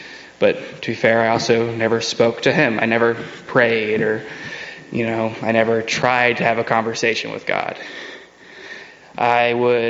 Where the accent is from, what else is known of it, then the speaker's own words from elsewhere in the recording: Ewa Beach, Hawaii, United States; I grew up in Eva Beach, Hawaii.